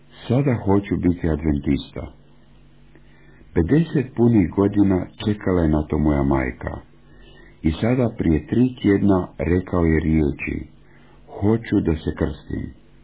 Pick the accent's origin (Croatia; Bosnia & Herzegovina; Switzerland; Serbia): Switzerland; 14 godina se molim Bogu da mi dozvoli da dođem k vama propovijedati, jer ja sam Švicarac.